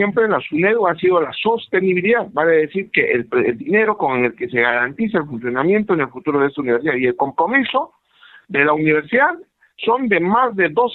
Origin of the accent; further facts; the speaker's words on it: Puno, Peru; mi tierra es Silare, y yo represento a la región Puno